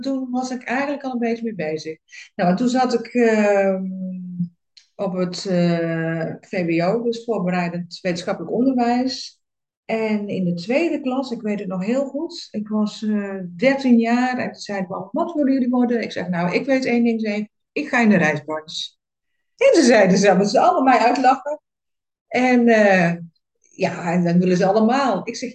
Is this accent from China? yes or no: yes; South China, China; Maar ik kwam eigenlijk van China uit het zuiden van het land.